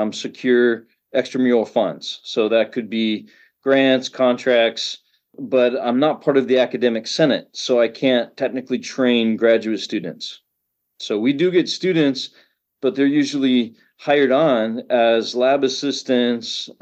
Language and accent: English; Florida, United States; I grew up in Central Florida catching snakes and lizards.